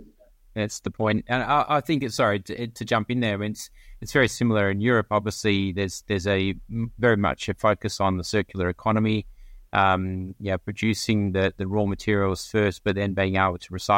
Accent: Australia; You know, I come from Australia where, you know, mining companies, that's what they do.

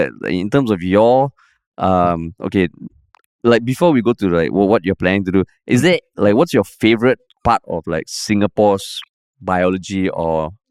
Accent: United States; accent: American; Actually, my natural accent is American lah. This is my Singlish put on accent.

